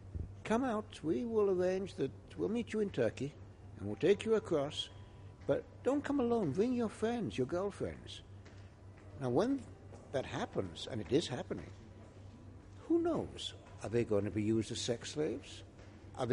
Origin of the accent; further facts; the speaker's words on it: England, United Kingdom; now in Paris, France; I was born in England and raised in England, but our European office is in Paris, so that's where I am.